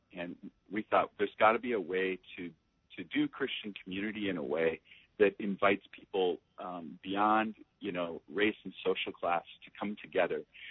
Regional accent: Minneapolis, Minnesota, United States; Right, I'm a military brat, but I primarily grew up in Minneapolis, Minnesota, and I moved away to Alabama for college, and because my family had relocated there

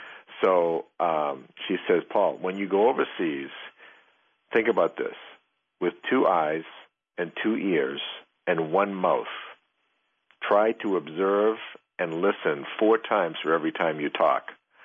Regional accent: East Coast, United States; I'm from the East Coast. You know, you start talking that way in Boston, you know, people just think you're from a different century.

